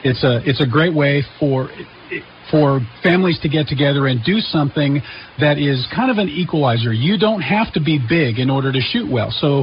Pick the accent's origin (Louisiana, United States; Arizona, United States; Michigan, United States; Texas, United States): Arizona, United States; I grew up in Arizona, so there was a lot of places out in the desert that you could go